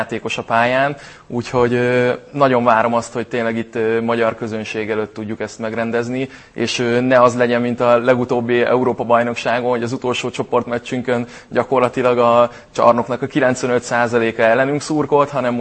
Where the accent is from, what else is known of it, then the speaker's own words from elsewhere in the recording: Budapest, Hungary; pont a 9. kerületben élnek a szüleim, és ott nőttem fel, úgyhogy gyakorlatilag 2 metró megállóra vagyunk az új csarnoktól